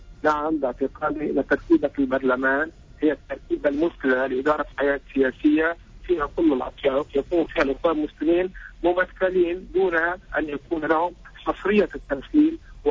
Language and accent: Arabic; Lebanon; وأنا كلبناني يربطني بتونس